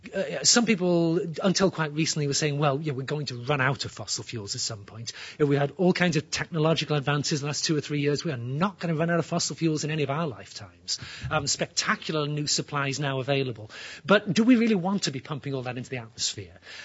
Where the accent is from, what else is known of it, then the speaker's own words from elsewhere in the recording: England, United Kingdom; Where I grew up in England, you know, this horrible little island stuck out in the cold Atlantic Ocean.